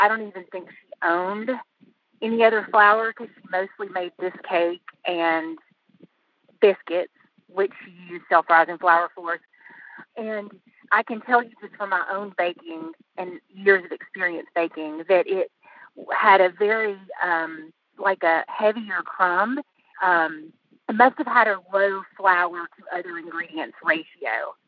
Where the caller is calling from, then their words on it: Asheville, North Carolina, United States; Asheville, North Carolina.